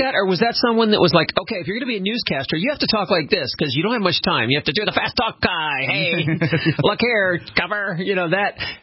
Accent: Georgia, United States; Because I know a lot of those guys. I was from Georgia.

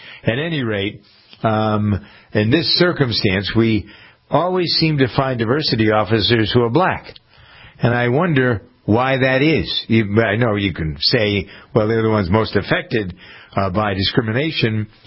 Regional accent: Framingham, Massachusetts, United States; I know we had a diversity officer in my hometown of Framingham

